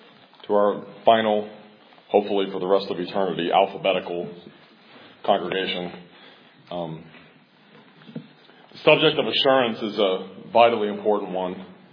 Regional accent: Cincinnati, Ohio, United States; Growing up in Cincinnati, Ohio, everybody there is Roman Catholic.

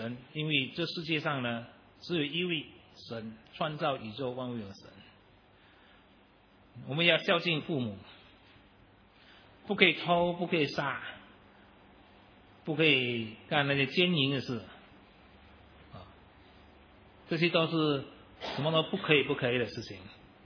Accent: China; 我们中国人喜欢长命百寿啊，对不对？

